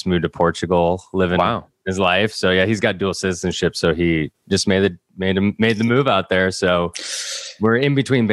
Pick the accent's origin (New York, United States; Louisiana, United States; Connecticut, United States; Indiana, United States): Connecticut, United States; We're actually originally from Connecticut.